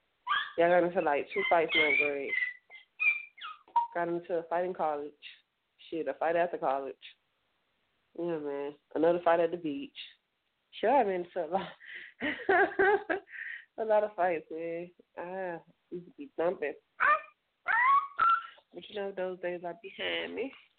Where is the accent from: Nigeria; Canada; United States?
Nigeria; Oh, my nationality is Nigerian. That's what I am. I'm Nigerian.